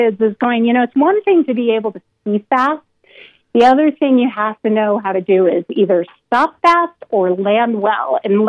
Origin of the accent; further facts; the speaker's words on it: Steamboat Springs, Colorado, United States; growing up in Steamboat, it didn't seem like there was like this local thing.